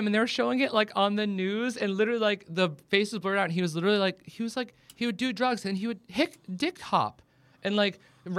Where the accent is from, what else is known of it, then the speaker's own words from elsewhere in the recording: Boston, Massachusetts, United States; I'm also like I'm from Boston and we're cold-hearted and we don't do it that much.